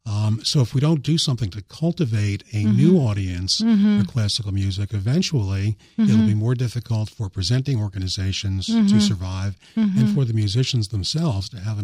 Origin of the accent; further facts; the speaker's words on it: New York, United States; Growing up in New York, I used to listen to the New York Philharmonic concerts on WQXR.